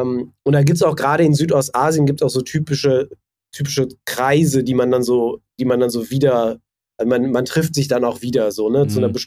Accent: Cologne, North Rhine-Westphalia, Germany; ich bin ja Kölner, ne?

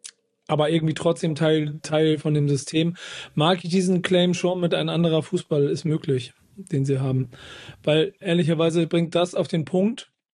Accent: Frankfurt, Hesse, Germany; ich bin Frankfurter.

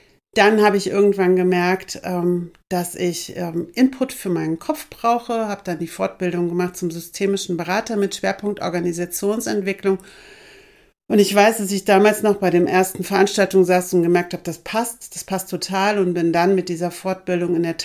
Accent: Kassel, Hesse, Germany; ich bin in Kassel geboren, lebe hier sehr, sehr gerne. Und habe meine Schule hier in Kassel beendet

